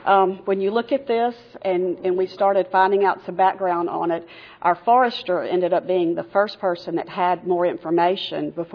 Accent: Mississippi, United States; I grew up in Mississippi. I left for my nursing school, and I've been in different areas of the state.

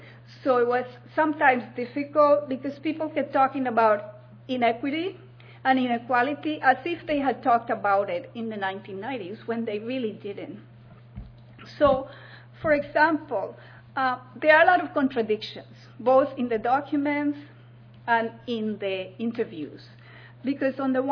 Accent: Colombia; English is a second language; I'm from Colombia.

